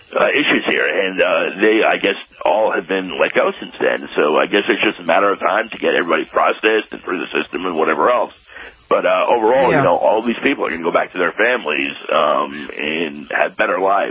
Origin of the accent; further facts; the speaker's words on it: New York, United States; You know, as a New Yorker, I never like to say anything positive about New Jersey.